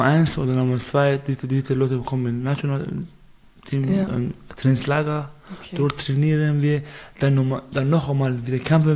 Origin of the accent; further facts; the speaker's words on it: Zahedan, Sistan and Baluchestan, Iran; born there; first language Baluchi; German is a second language; Ich bin im Süden in Sahedan geboren. Das ist eine andere Sprache, Baluchi.